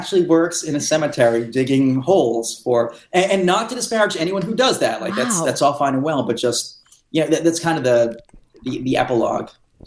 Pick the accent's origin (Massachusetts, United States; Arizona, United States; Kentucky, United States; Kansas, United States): Massachusetts, United States; Plymouth; I grew up in Plymouth, Massachusetts, decent area.